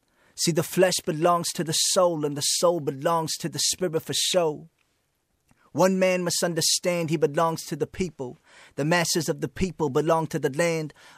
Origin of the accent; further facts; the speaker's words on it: Chicago, Illinois, United States; Well, I think growing up in Chicago, it was a collision of a lot of different experiences culturally and a lot of different kinds of influences.